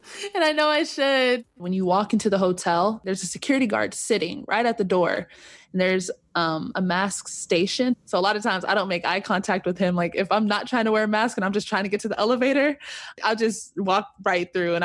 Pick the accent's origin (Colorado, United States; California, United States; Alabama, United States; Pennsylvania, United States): California, United States; Corona; I play for the Atlanta Dream. I am from Corona, California.